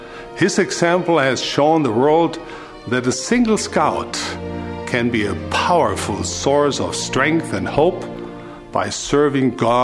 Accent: East Germany, Germany; As I grew up in East Germany after World War II, I learned about the importance of repairing damaged bridges and building new ones into a better future.

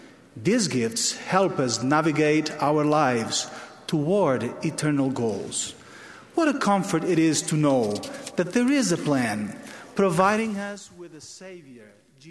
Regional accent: Portugal; In my home country of Portugal, for instance

